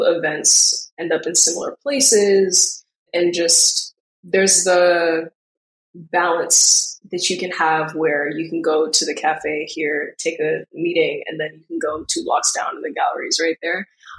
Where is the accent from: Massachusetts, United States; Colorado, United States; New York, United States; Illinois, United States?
New York, United States; New York City; When I was younger, I don't think I truly understood how big the city was. But as I grew in high school, I think I came to understand the mentality.